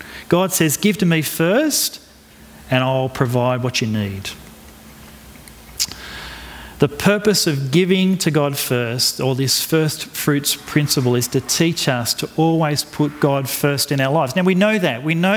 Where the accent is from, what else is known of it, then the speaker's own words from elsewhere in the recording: Australia; And although I'm a citizen of heaven as well, it does not excuse me from my duties of being an Australian citizen.